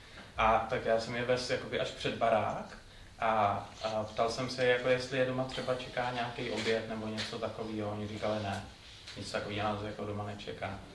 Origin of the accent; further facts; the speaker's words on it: Strakonice, South Bohemian Region, Czechia; Protože jsem ze Strakonic, jednou za dva týdny máme shromáždění v Písku, což je 20 kiláků.